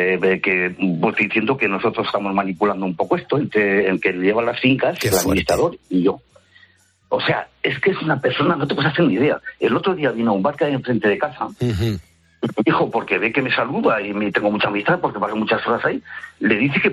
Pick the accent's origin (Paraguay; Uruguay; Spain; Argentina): Spain; Logroño, La Rioja; Ya sabes, yo soy de Logroño.